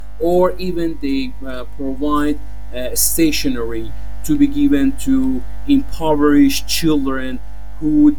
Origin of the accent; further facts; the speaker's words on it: Iran; English is a second language; my compatriots as their pastime in my home country, I mean Iran.